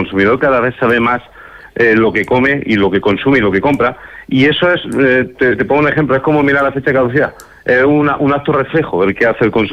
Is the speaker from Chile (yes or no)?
no; Spain; En España tenemos razas, vamos, tostanas como la manchega, como la churra o como la sigureña, de la parte donde provengo yo